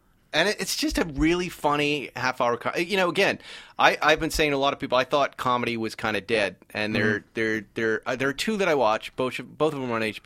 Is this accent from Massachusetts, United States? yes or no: yes; Boston, Massachusetts, United States; I grew up in Boston, too.